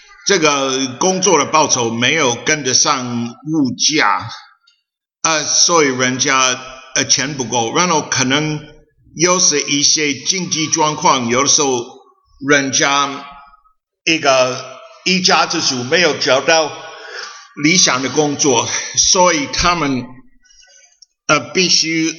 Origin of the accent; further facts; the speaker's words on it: United States; moved away as an adult; now in Taiwan; 因为我在美国出生长大，我拿美国护照来台湾的时候已经24岁。